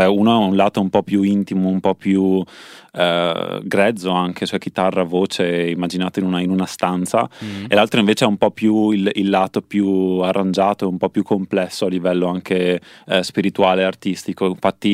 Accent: Trentino-Alto Adige, Italy; io vengo dal lago di Garda, Alto

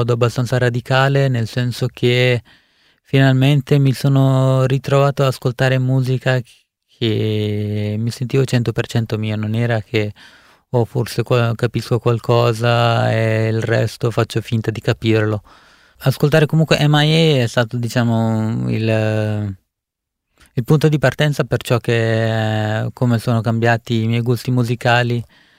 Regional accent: India; Italian is a second language; now in Italy; ho voluto portare in radio la musica del mio paese

